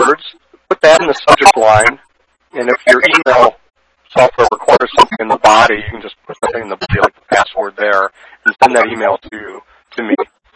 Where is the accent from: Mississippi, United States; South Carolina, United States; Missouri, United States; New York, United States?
Missouri, United States; St. Louis; I'm actually from St. Louis.